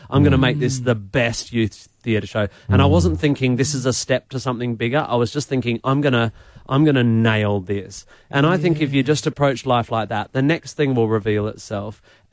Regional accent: Perth, Western Australia, Australia; I come from Perth. I'm a largely self-taught muso.

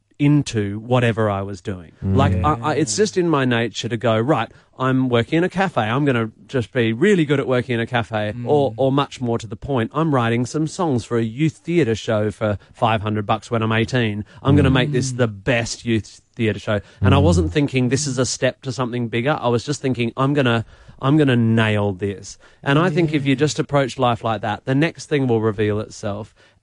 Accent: Perth, Western Australia, Australia; I come from Perth.

